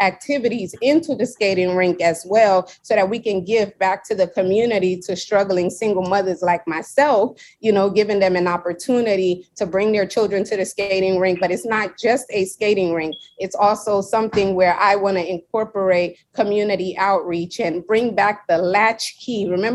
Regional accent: Seattle, Washington, United States; also born or lived in New York; I was born in New York, but raised in Seattle. So in New York, when we was growing up, we saw the skating in the streets.

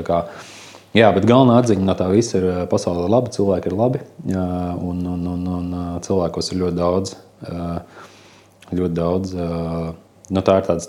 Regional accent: Saldus, Saldus Municipality, Latvia; esmu pats no Saldus. Saldu, nu jā, vēl joprojām ir lielākā daļa manas dzīves pavadīt

